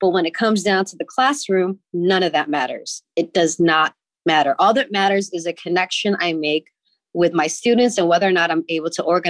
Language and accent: English; California, United States; I'm from the Bay. I listen